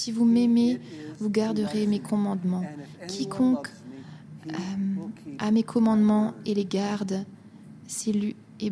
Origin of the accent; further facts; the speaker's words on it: Minnesota, United States; Vous savez, je viens du Minnesota et pour moi, il fait chaud à partir de 15 degrés.